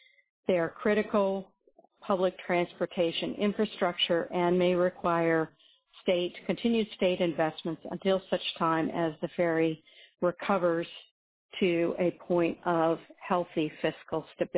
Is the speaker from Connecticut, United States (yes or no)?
no; Juneau, Alaska, United States; I'm from Juneau, and thank you for taking my call